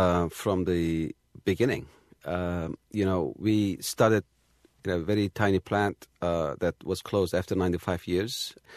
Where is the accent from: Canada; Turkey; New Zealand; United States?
Turkey; moved away; You know, I grew up in Turkey.